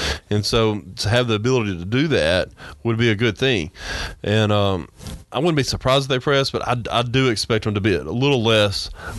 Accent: Arkansas, United States; It reminds me of the old Southwestern Conference days growing up in Arkansas.

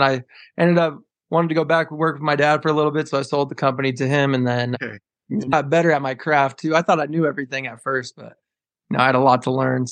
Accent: Denver, Colorado, United States; Growing up in Denver, I played sports. I was a three-sport athlete, baseball, basketball, and football.

